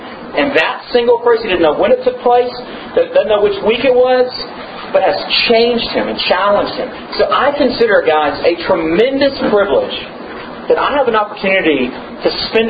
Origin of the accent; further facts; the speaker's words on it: San Antonio, Texas, United States; as John said. I hail from San Antonio, Texas, where I'm a RUF campus minister.